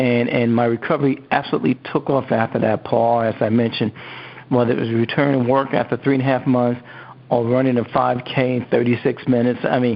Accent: Queens, New York, United States; now in Northern Virginia, United States; I'm a New Yorker, too. I don't know if you knew that. Born and raised in Queens, so this is absolutely a pleasure to have the opportunity to sit here and talk to my hometown.

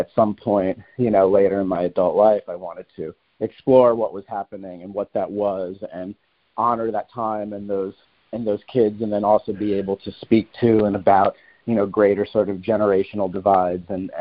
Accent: Poughkeepsie, New York, United States; born there; I was born actually in Poughkeepsie.

